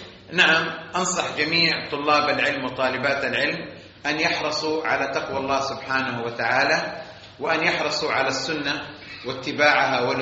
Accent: Saudi Arabia; مثلا عندنا في السعودية الأعمال الإرهابية، صح؟

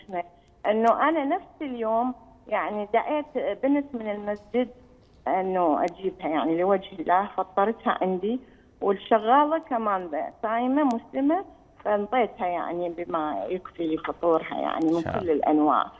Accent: Iraq; إحنا عندنا بالعراق يعني الواحد يضحي بحياته

